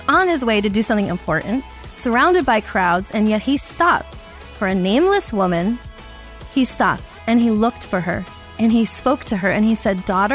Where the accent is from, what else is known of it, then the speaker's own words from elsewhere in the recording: New Jersey, United States; But I'm from New Jersey, like Jeff.